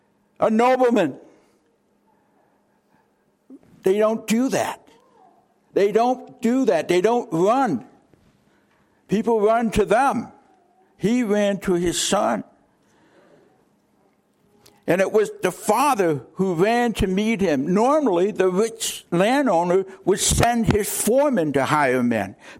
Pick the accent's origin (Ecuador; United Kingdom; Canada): Canada; moved away as an adult; now in United States; I'm not an American. I'm a Canadian. I immigrated in 1985.